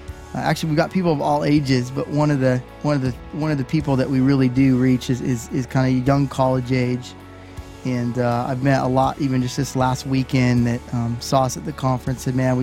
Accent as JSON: {"language": "English", "town": "Vancouver", "region": "Washington", "country": "United States", "said": "I'm from Vancouver, Washington, so the Seahawks have been my team."}